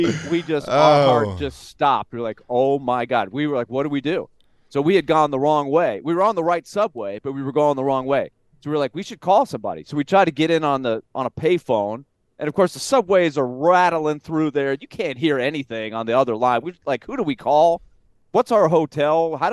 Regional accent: New York, United States; I was like, hey, I grew up in New York, Kevin. Last night I took the subway.

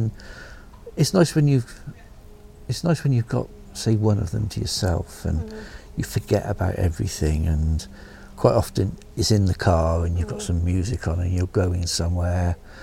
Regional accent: Bristol, South West England, United Kingdom; accent: Bristolian; So yeah, I am from Bristol, born and bred. But I've always lived on the outskirts, because we're in South Gloucestershire at the moment.

